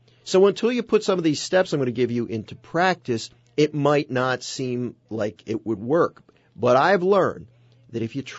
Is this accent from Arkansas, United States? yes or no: no; Philadelphia, Pennsylvania, United States; Growing up in the Philadelphia area, I mentioned that I was a pretty lukewarm Catholic.